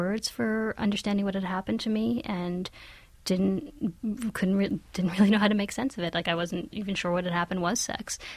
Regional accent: Pittsburgh, Pennsylvania, United States; I grew up in Pittsburgh. It's not a big ultra-Orthodox Jewish community

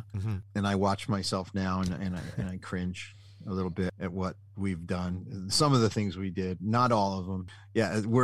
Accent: New Jersey, United States; Where I grew up in New Jersey, nobody knew

